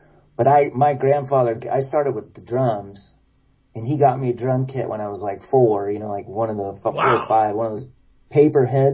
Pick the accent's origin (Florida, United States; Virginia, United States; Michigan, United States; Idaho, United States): Idaho, United States; Boise; I grew up in Idaho, in Boise, Idaho.